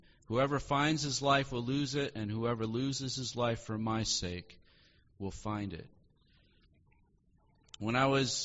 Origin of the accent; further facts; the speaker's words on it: Wisconsin, United States; now in New York, United States; I grew up in Wisconsin. There's not all nations necessarily represented in Wisconsin. Moving here to New York, I feel like I'm now in all nations.